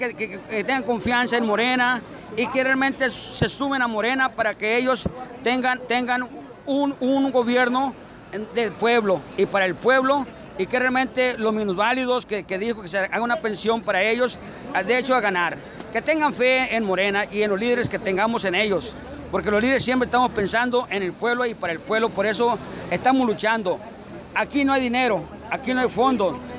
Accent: Ahome, Sinaloa, Mexico; Mi pueblo ahomense, los quiero mucho

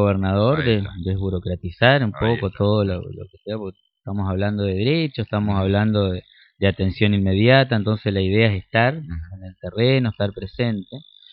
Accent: Buenos Aires, Argentina; born there; uno de los primeros instalamos en mi zona, en el barrio Pompeya, que es el lugar donde yo nací

